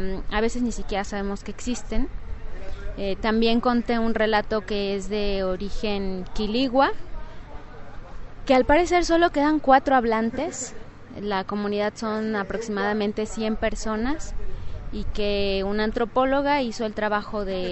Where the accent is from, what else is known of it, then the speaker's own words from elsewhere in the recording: Mexico City, Mexico; vengo de la Ciudad de México, de la delegación Iztapalapa.